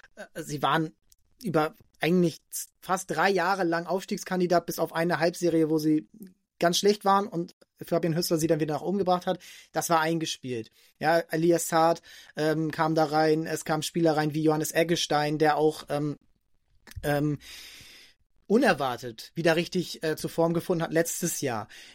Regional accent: Northern Germany, Germany; ich habe ja auch das Interesse hier als Norddeutscher an St. Pauli, ganz klar.

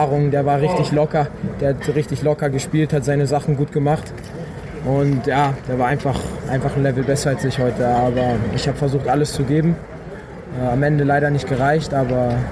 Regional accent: Germany; born or raised there

